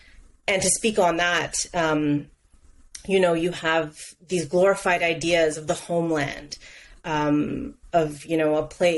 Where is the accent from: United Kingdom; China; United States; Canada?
Canada; Yes, I was born and raised in Canada.